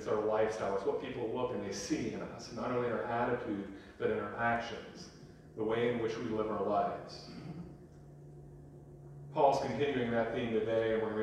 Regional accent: Shawville, Pennsylvania, United States; the 10-minute trip from Clearfield, where I grew up in Shawville, outside of Clearfield, because it was down a hill, windy.

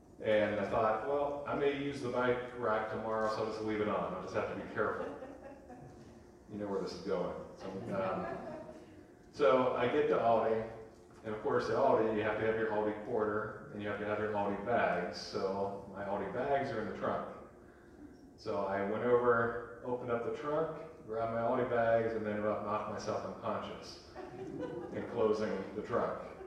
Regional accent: Shawville, Pennsylvania, United States; the 10-minute trip from Clearfield, where I grew up in Shawville, outside of Clearfield, because it was down a hill, windy.

